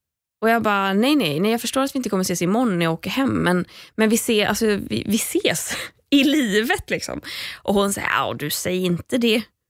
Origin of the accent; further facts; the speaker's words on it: Gothenburg, Västra Götaland County, Sweden; Mitt moment of the week utspelade sig i helgen när jag var hemma i Göteborg.